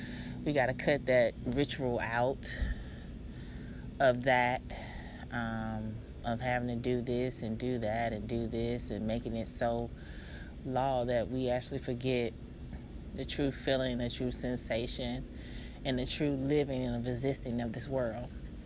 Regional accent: Atlanta, Georgia, United States; also born or lived in Alabama; I am 38. I'm from Atlanta, born in Alabama.

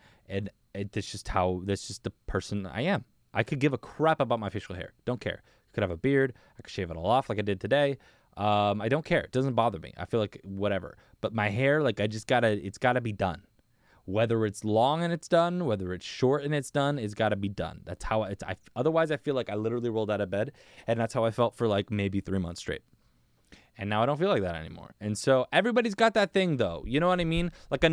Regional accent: United States; but at least for me as American, like sometimes I think of places and I'm like, oh yeah, like I really want to go to Italy

